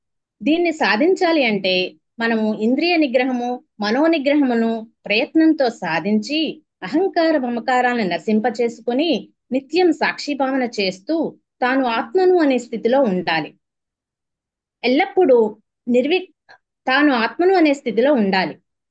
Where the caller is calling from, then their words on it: Ahmedabad, Gujarat, India; నేను గుజరాత్ అహ్మదాబాద్ నుండి మాట్లాడుతున్నాను.